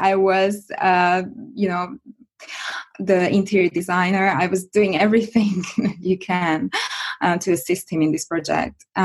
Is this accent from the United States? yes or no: no; Hungary; I'm from Hungary originally